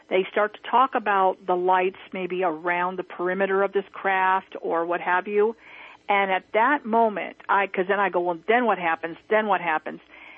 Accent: Rocklin, California, United States; I just started a meetup as well for where in my hometown of Rockland, California

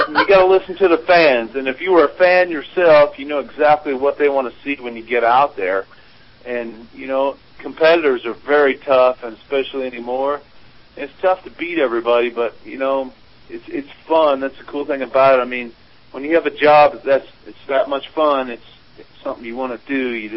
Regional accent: Paxton, Illinois, United States; Paxton, Illinois.

